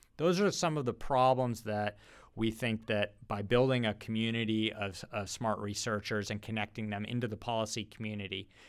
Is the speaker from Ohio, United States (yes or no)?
no; Rochester, New York, United States; So I am I was a suburban kid from Rochester, New York. I didn't have any connection to Africa.